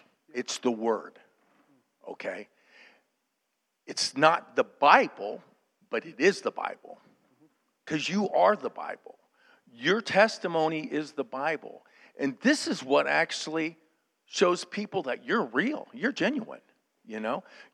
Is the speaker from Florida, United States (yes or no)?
yes; Miami, Florida, United States; born there; I was born in Miami, and my grandfather owned two city blocks in Miami. We live in Coral Gables.